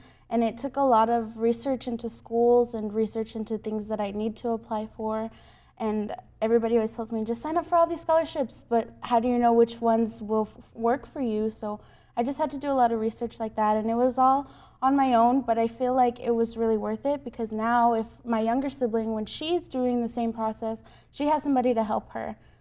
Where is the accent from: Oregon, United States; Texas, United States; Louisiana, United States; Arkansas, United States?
Texas, United States; El Paso; Yes, sir. I'm from El Paso, Texas, born and raised.